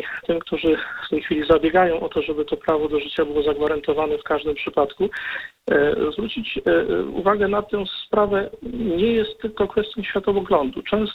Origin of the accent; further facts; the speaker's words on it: Syców, Lower Silesian Voivodeship, Poland; ja jestem z Sycowa, ale związany bardzo z Kaliszem, Kalisz, stolica diecezji kaliskiej